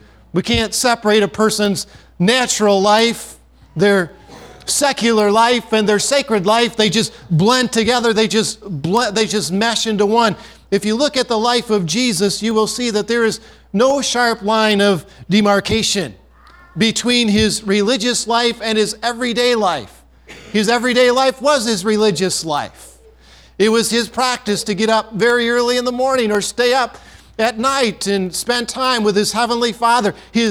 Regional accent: Union Grove, Wisconsin, United States; I grew up in Union Grove, Wisconsin, not too far from Racine, and the famous Johnson's Wax Company is located in Racine, Wisconsin.

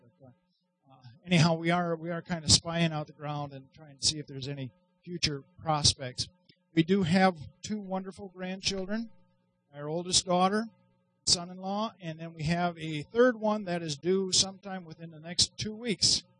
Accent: Wisconsin, United States; also born or lived in South Dakota; So born and raised in Wisconsin, over to South Dakota for all practicality for work, and then into ministry from that point.

